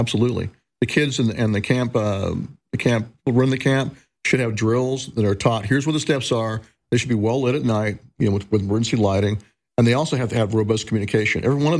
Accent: Nevada, United States; also born or lived in Arizona; Like, I grew up in Nevada and Arizona.

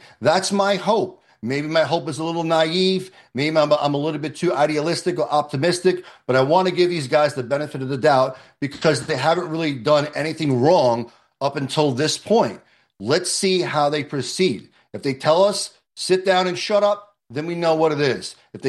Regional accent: New York City, New York, United States; And, you know, I'm a tough guy. I grew up in the New York City area.

